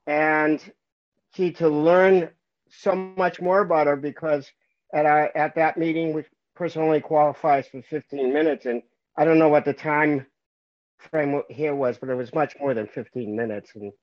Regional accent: Boston, Massachusetts, United States; I'm from Boston, I've been in program for 22 years.

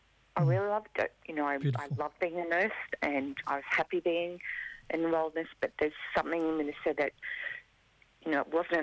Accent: Northern Territory, Australia; I was raised in the Northern Territory.

